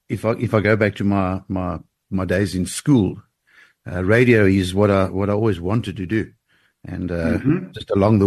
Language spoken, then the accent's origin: English; East London, Eastern Cape, South Africa; I grew up in East London. For those listening tonight who may be familiar with East London, I was educated at Selborne College, a great boys' school right here in East London